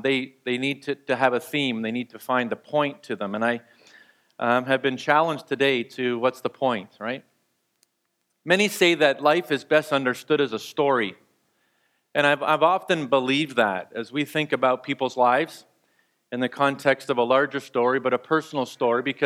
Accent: Kingston, Ontario, Canada; born there; I was born in Kingston, Ontario, right there.

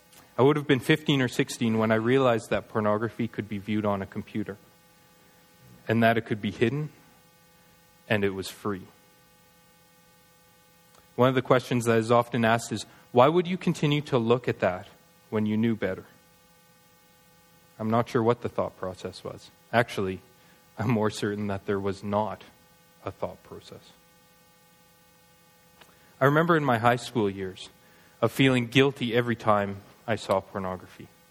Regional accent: Edmonton, Alberta, Canada; born there; And I was born on April 15th, 1979 in Edmonton, Alberta. I was born into a family who loves Jesus. I grew up in a wonderful middle-class home

